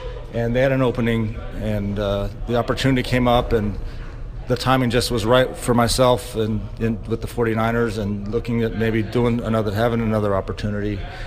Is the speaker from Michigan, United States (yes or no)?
no; California, United States; I was aware of athletic trainers growing up in the Bay Area and who the athletic trainers were with the various teams.